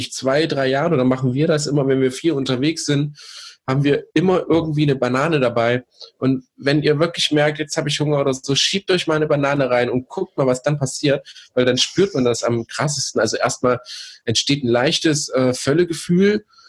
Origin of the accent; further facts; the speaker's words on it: East Germany, Germany; born there; Genau, wir sind gebürtige Ossis